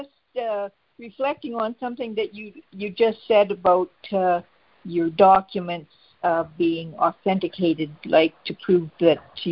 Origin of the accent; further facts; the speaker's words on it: Canada; We're Canadian.